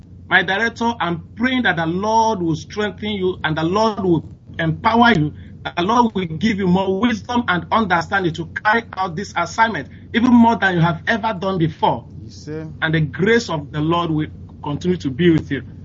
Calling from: Stockholm, Stockholm County, Sweden; I'm calling from Stockholm, Sweden.

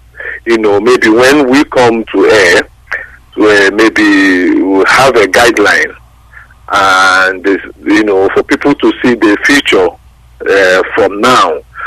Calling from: Dublin, Leinster, Ireland; I'm calling from Dublin.

